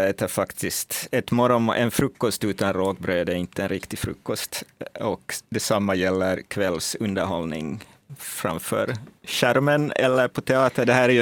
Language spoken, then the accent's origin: Swedish; Finland; jag är från Finland